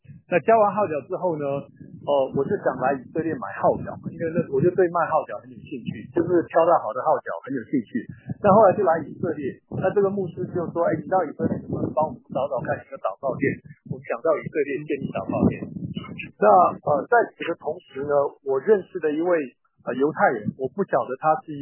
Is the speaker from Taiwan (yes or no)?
yes; Taiwan; moved away as an adult; now in United States; 其实我是在台湾出生的外省第二代，我爸爸是江苏人。好，那我在台湾我是学日本料理，我不爱读书，所以我从小就学日本料理，然后就到美国去开店。